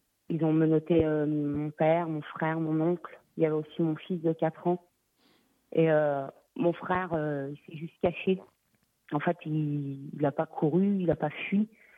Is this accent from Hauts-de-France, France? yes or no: no; Blois, Centre-Val de Loire, France; que nous on est de Blois